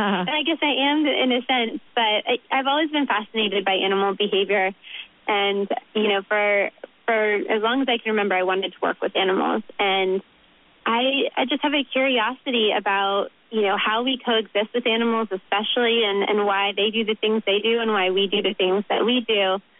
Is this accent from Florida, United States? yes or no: yes; Florida, United States; moved away as an adult; now in Oregon, United States; Originally, I'm from Florida.